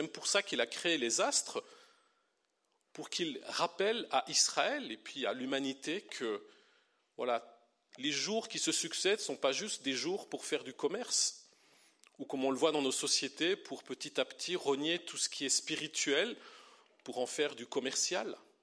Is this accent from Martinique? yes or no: no; Belgium; also born or lived in France; Je suis pasteur dans l'église réformée. Quand on vient d'un autre pays, j'ai grandi en Belgique, j'ai vécu en France.